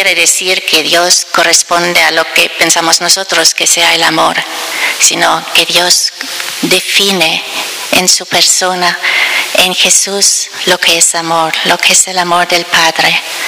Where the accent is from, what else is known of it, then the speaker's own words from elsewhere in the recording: Germany; now in Spain; yo vengo de Alemania.